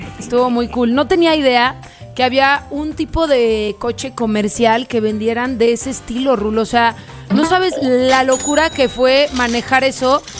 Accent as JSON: {"language": "Spanish", "country": "Mexico", "said": "siendo mexicanos"}